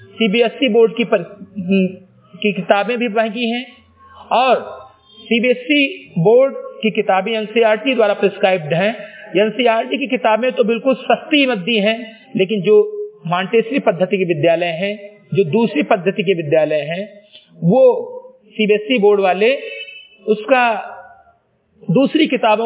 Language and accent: Hindi; Uttar Pradesh, India; ग्राम सभा सिमरी गटही, विकासखंड मेंतुरा, जनपद बहराइच का मूल निवासी हूं